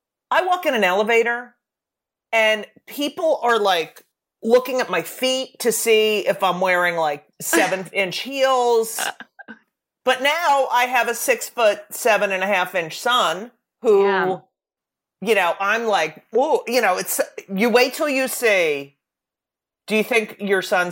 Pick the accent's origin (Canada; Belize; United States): United States; New Jersey; but my hometown paper in New Jersey did not give me a good review.